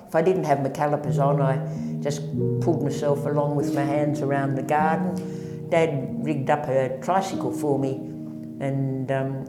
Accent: Albury, New South Wales, Australia; born there; I was born in Albury on the Victorian-New South Wales border. It was Albury and Wodonga then. Never the two would meet, but it's Albury-Wodonga now. In July 1945

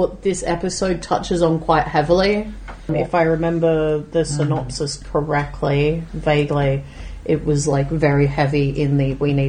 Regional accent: Sydney, New South Wales, Australia; we grew up in Sydney.

